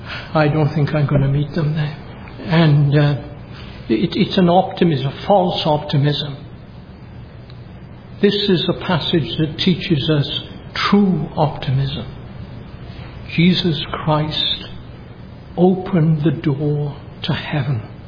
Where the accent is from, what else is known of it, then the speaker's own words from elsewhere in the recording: Wales, United Kingdom; I mean, I'm Welsh. My father was Welsh. My mother was Welsh. And we go back a long way.